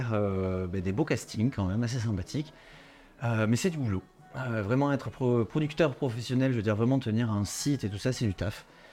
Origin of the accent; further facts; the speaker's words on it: Toulouse, Occitanie, France; je suis toulousain, hein, le sud, quoi, le sourire.